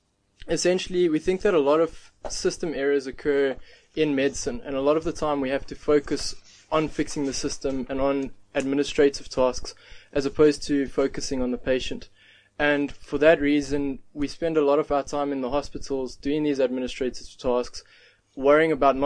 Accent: Gauteng, South Africa; From the East Rand. We keep it classy.

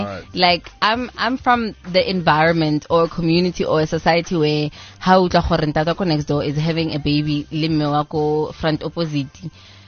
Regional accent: South Africa; We're getting to the point where you as a South African person, you can't even start your own agriculture, anything, or manufacturing, nothing

